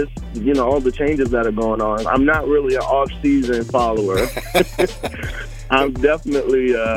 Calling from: Baltimore, Maryland, United States; I am calling from Baltimore.

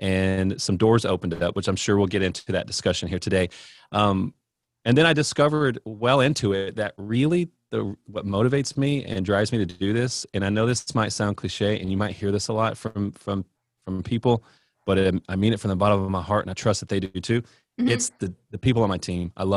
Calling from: Heath, Texas, United States; So I'm just outside of Dallas, Texas, in a small little town called Rockwall, Texas. Actually, Heath, Texas, which is a sister city of Rockwall, or used to be.

